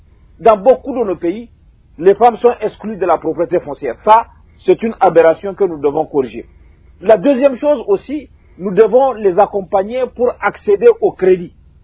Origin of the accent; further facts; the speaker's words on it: Niger; La situation qui a été décrite est à plusieurs égards la même dans mon pays et au Sahel, que je connais assez bien.